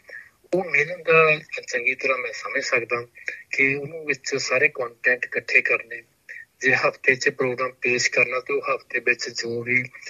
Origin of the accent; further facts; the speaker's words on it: Punjab, India; ਆਪਣਾ ਪਿੰਡ ਹੈਗਾ ਜਲੰਧਰ ਜ਼ਿਲ੍ਹੇ ਦੇ ਵਿੱਚ ਕਪੂਰ ਪਿੰਡ ਤੋਂ ਪੰਜਵੀਂ ਤੱਕ ਪੜ੍ਹੇ, ਤੇ ਲਾਗੇ ਪਿੰਡ ਜੰਡ ਸਿੰਘ ਆ ਉੱਥੇ ਜਨਤਾ ਹਾਈ ਸਕੂਲ 'ਚ ਦਸਵੀਂ ਤੱਕ ਪੜ੍ਹੇ, ਉਹ ਤੋਂ ਅੱਗੇ ਫਿਰ ਜਲੰਧਰ ਦੇ ਵਿੱਚ ਆਣ ਕੇ ਸਿਵਲ ਇੰਜੀਨੀਅਰਿੰਗ ਕੀਤੀ